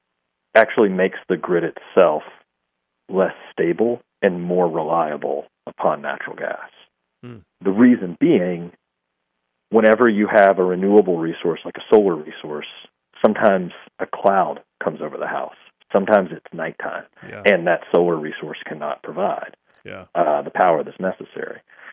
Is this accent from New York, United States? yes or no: no; Texas, United States; I'm a Texan, and yes, I'm, I guess, an SEC fan.